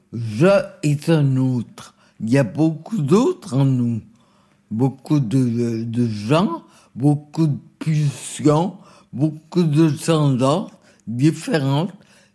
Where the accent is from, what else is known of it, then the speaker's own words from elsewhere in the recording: Guadeloupe; je pense que je suis guadeloupéen, mais à ma manière, à moi